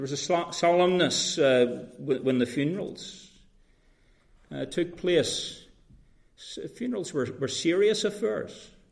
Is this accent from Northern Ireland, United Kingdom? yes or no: yes; Belfast, Northern Ireland, United Kingdom; I remember as a boy growing up in Ardlawn Street in East Belfast, just in the shadow of Harland and Wolfe.